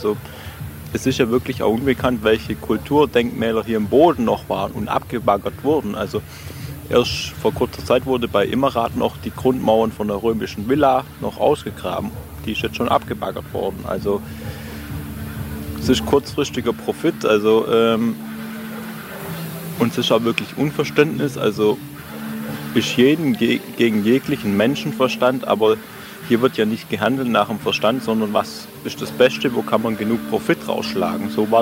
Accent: Lützerath, North Rhine-Westphalia, Germany; aber das ist hier mein Heimatland. Also ich bin schon als Kind hier mit dem Fahrrad durchgefahren.

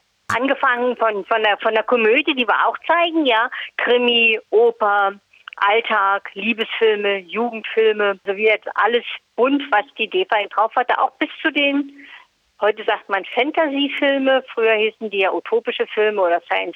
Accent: Berlin, Germany; Ich bin ja aus Berlin ursprünglich

